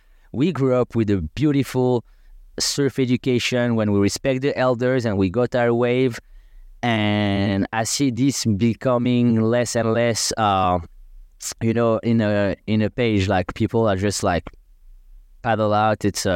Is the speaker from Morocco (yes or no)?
yes; Agadir, Souss-Massa, Morocco; So yeah, I grew up in Agadir, which is the main town. 15 minutes drive from Tagazu Tarya.